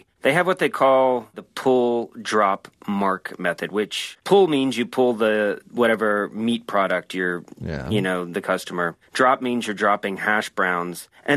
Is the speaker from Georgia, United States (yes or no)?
yes; Atlanta, Georgia, United States; I've always had a love affair with the Waffle House growing up in Atlanta.